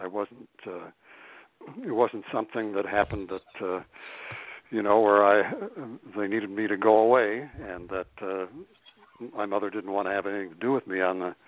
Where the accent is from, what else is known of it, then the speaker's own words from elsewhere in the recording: Detroit, Michigan, United States; born there; So she was sent down to Detroit from the Upper Peninsula to have the baby, and I was born here in Detroit, and then she went back to the Upper Peninsula